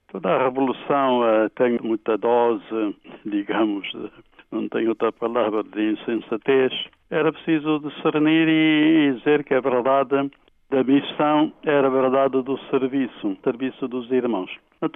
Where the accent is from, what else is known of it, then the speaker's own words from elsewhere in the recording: Santiago, Cape Verde; logo encaminhei-me para a minha diocese, a minha terra